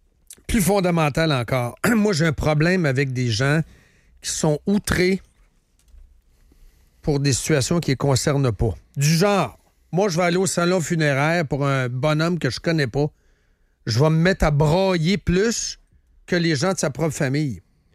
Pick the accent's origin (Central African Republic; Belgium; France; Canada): Canada; Shawinigan, Quebec; born there; Moi, je suis né de même à Shawinigan.